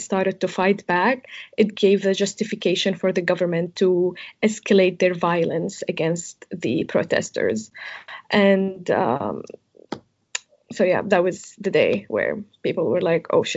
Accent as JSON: {"language": "English", "region": "Latakia Governorate", "country": "Syria", "second_language": "English", "said": "So I'm from that small town, a very Alawite town. And I remember one time I was going from Jable to Latakia"}